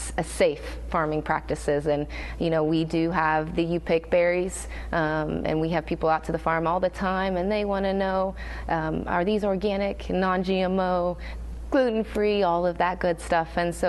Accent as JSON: {"language": "English", "town": "Stockton", "region": "Missouri", "country": "United States", "said": "I am from Southwest Missouri, a little town called Stockton in Cedar County."}